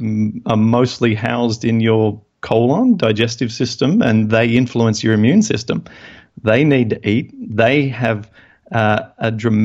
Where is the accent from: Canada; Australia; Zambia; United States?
Australia; accent: Australian; Really? Yeah. Oh, well, we do tend to take over the world.